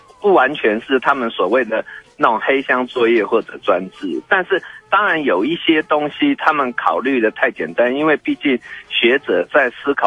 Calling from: Yilan County, Taiwan; 嗨，你好，我是宜兰的

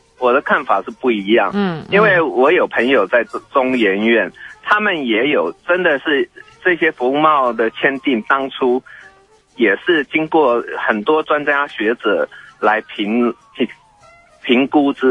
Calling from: Yilan County, Taiwan; 嗨，你好，我是宜兰的

